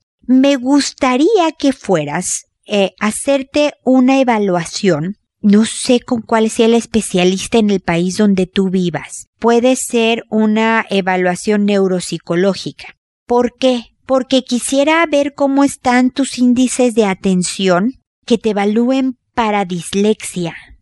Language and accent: Spanish; Mexico; now in Chile; si alguien me hubiera dicho a tu edad que yo iba a estar en Chile, siendo mexicana